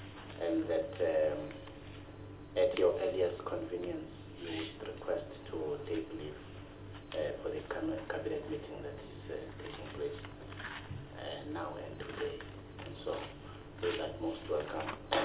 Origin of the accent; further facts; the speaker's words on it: Mpumalanga, South Africa; I'm from Mpumalanga.